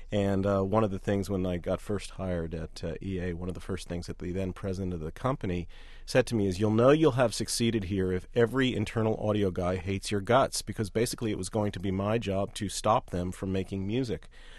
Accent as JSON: {"language": "English", "region": "New York", "country": "United States", "tie": "born or raised there", "said": "I was brought up outside of New York, so I would listen to the rock radio stations there"}